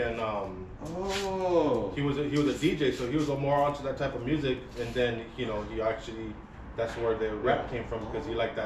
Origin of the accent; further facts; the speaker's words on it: California, United States; I'm right here from the Valley. Born and raised.